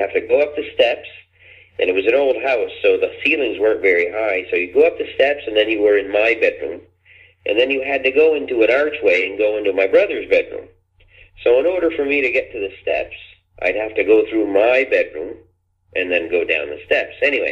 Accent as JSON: {"language": "English", "town": "Grand Falls", "region": "New Brunswick", "country": "Canada", "said": "I'm originally from Grand Falls, New Brunswick."}